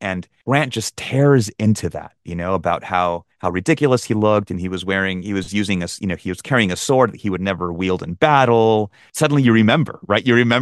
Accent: Peru; moved away as an adult; also born or lived in California; now in United States; I came from Peru twice. I came when I was a little boy, and we lived in California for a few years. Then we went back to Peru until I finished like middle school and high school, and then I came back for college.

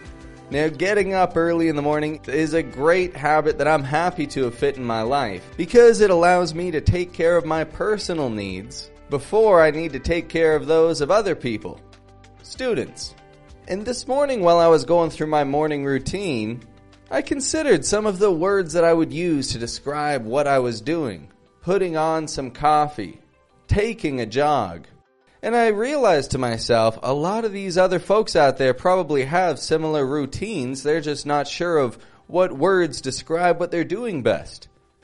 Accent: Toronto, Ontario, Canada; now in Mexico; I'm from Canada, from Toronto. I teach the American accent, and I live down in the country, Mexico.

